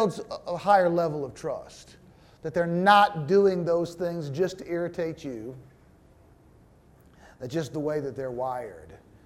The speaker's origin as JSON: {"language": "English", "country": "Philippines", "said": "So I just realized it's part of being Filipino. I'm trying to learn."}